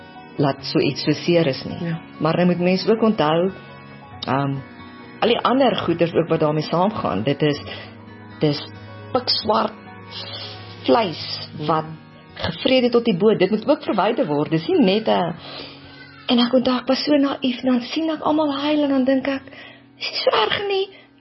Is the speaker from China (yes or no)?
yes; China; now in South Africa; ek kom van China af